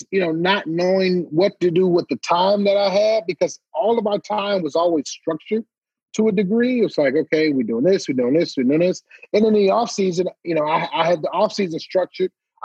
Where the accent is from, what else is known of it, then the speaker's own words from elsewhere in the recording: Detroit, Michigan, United States; year in Detroit, and you're not going to be there. And I didn't even think that the Super Bowl was in my hometown the next year.